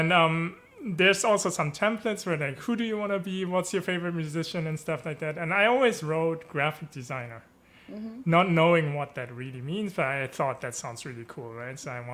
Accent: Germany; English is a second language; also born or lived in Japan; So I was born in Japan, but moved with my family to Germany when I was 2.5 years old. And so I didn't really live in Japan. So I grew up bilingual. German is better than my Japanese, actually, I have to admit.

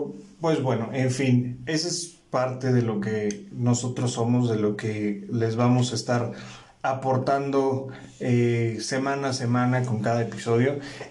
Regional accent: Toluca, State of Mexico, Mexico; Yo no soy foráneo, nací en la Ciudad de México, soy chilango, nacido aquí, pero por el trabajo de mi padre me mudé a Toluca y viví la mayor parte de mi infancia allá. Viví prácticamente de los 6 a los 16, 17 años.

